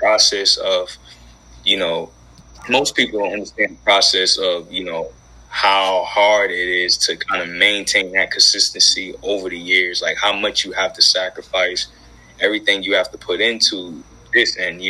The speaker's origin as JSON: {"language": "English", "town": "Boston", "region": "Massachusetts", "country": "United States", "also_born_or_lived": "Akron", "said": "I'm from Boston originally, as I said, but I ended up moving to Cleveland a part of the time of my life when I was younger as well."}